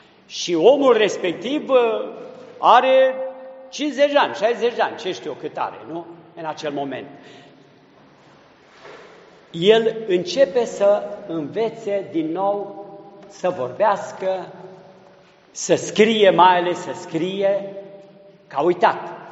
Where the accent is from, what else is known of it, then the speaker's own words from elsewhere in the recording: Romania; ca români, că suntem creștini de la început